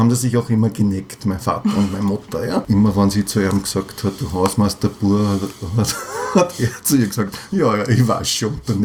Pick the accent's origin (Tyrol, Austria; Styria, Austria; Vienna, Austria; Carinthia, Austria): Vienna, Austria; Ich bin Wiener. Ja. Ich bin hier verwurzelt und ich bin im 15. Bezirk verwurzelt. Mhm. Ja. Ich lebe in dem Haus, wo ich aufgewachsen bin. Ich habe schon auch Pausen gehabt, ich habe schon auch in anderen Bezirken auch gewohnt, aber ich bin dort einfach wieder zurückgekehrt in dieses Haus